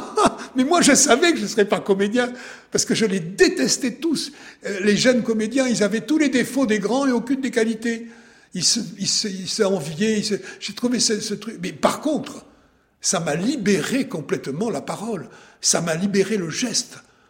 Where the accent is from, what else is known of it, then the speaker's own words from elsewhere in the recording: South-West France, France; accent: South-West French; L'accent du sud-ouest, le mien, quoi. Et là, je me dis, bon, je vais essayer de perdre mon accent.